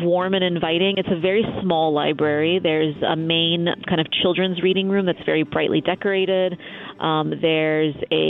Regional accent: United States; As an American, I was quite amused that there's a moose head on the wall.

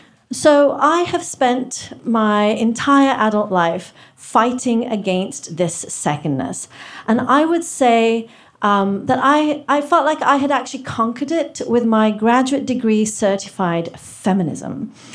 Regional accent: England, United Kingdom; So when I was growing up in England, I lived with my extended family of 11 people, and we ate in 2 sittings.

